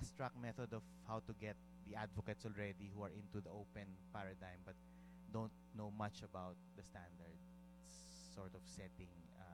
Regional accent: Philippines; from the Philippines, member of APC as well.

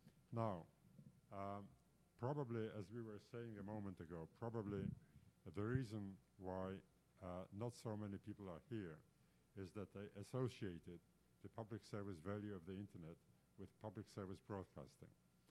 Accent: Poland; I come from Poland, so cyberspace in my mind is identified with Siberia.

